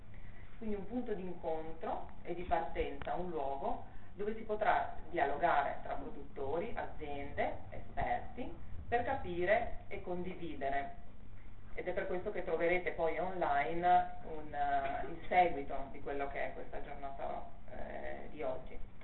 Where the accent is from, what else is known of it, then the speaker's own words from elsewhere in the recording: Veneto, Italy; born there; visto che sono nata in Valpolicella, una terra dove il vino è un protagonista assoluto